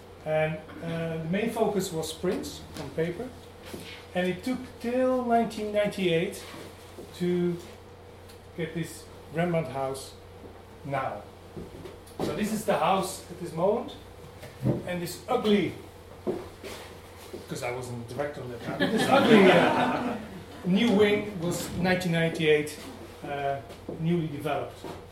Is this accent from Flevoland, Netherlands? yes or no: no; North Holland, Netherlands; English is a second language; And it's in my hometown. It's called the Anne Frank House.